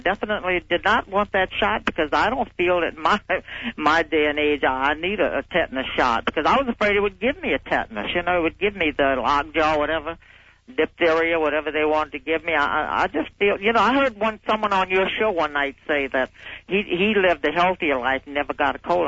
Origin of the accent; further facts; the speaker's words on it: Metairie, Louisiana, United States; I'm from Metairie, Louisiana.